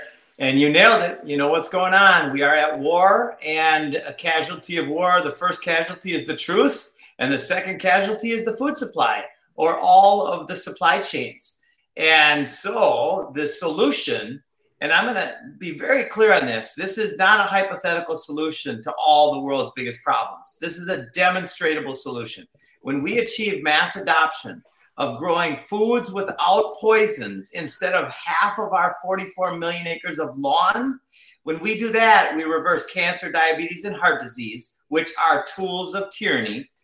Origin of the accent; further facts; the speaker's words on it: Minnesota, United States; So I grew up in Minnesota.